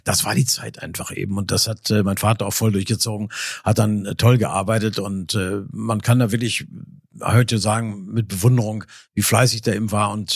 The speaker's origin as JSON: {"language": "German", "town": "Nordhorn", "region": "Lower Saxony", "country": "Germany", "tie": "born there", "said": "aber ist halt mein Geburtsort. Insofern habe ich natürlich nur positive Gefühle für Nordhorn."}